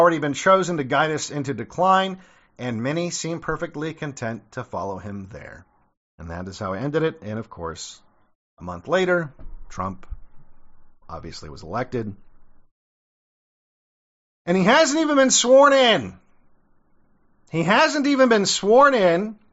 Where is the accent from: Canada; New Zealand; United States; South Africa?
South Africa; I'm from South Africa, a place that was overrun with Africans.